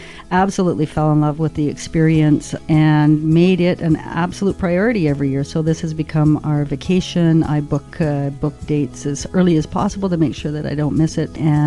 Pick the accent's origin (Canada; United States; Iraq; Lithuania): Canada; Ontario; No, I'm from Northwestern Ontario